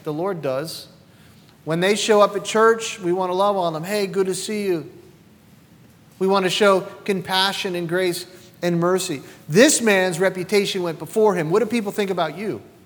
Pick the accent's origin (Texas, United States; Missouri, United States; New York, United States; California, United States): New York, United States; I'm from New York, and I'm half Italian, too.